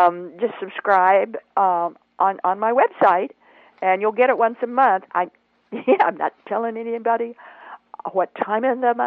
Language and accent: English; Boise, Idaho, United States; I come from Boise, Idaho. So he was biking along up to Bora High School in Boise, Idaho.